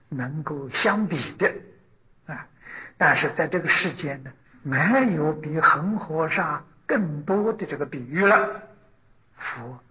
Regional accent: China; 所以这个罗什大师译本呢，我们中国人非常喜欢读啊，就像中国人自己写的文章一样啊。

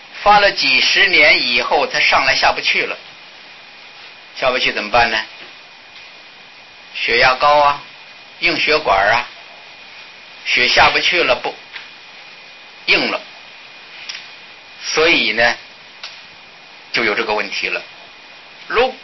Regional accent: North China, China; 我们小的时候在北方就听说这个事情

